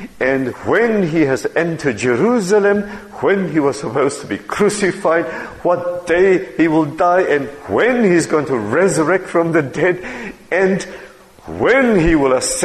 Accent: Quezon City, Metro Manila, Philippines; born there; I was born in Quezon City, so I'm not qualified to be a Messiah.

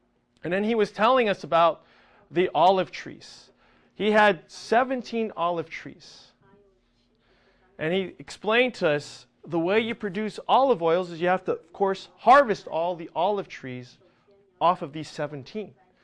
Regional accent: Fountain Valley, California, United States; Now, I grew up in the United States in Fountain Valley.

